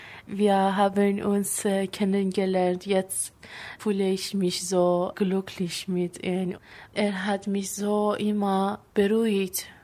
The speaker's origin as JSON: {"language": "German", "country": "Iran", "tie": "born or raised there", "second_language": "German", "said": "Er kommt auch aus Iran, wo ich groß geworden bin."}